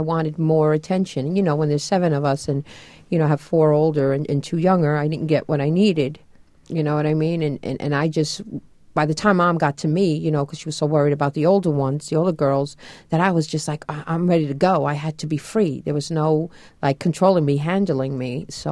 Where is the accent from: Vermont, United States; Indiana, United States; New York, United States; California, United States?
New York, United States; Long Island; Well, in my house, I grew up in Long Island, and both my parents are very loving and very protective